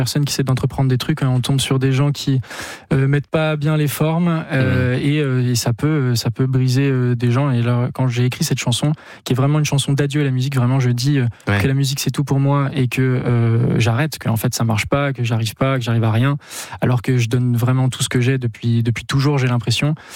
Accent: Auvergne-Rhône-Alpes, France; also born or lived in Geneva, Switzerland; Je suis né à Genève. Je viens de la région par là-bas, en France. Voilà, la Haute-Savoie, tout ça, l'Ain. Les régions limitrophes à la Suisse.

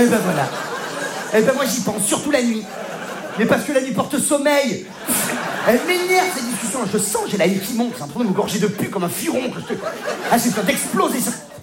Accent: Provence-Alpes-Côte d'Azur, France; Oui, je viens du sud de la France, oui. Ah, je suis provençal.

